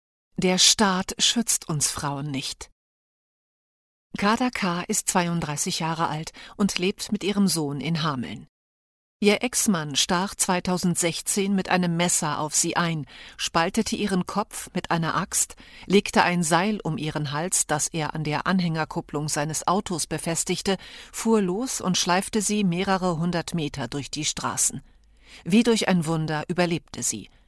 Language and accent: German; Eastern Anatolia, Turkey; Ich bin mit 7 Geschwistern in der Türkei aufgewachsen. Wir sind Kurden. Irgendwann wurde unser Dorf im Osten des Landes niedergebrannt, deshalb mussten wir in den Westen flüchten.